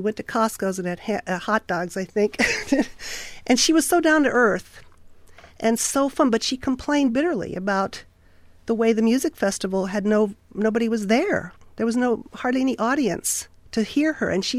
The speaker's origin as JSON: {"language": "English", "country": "Germany", "tie": "born or raised there", "said": "when I was little, I grew up in Germany"}